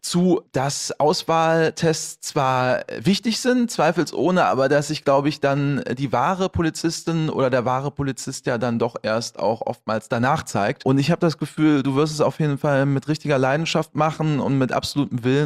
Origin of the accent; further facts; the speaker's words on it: Morsbach, North Rhine-Westphalia, Germany; born there; ich bin ganz in der Nähe geboren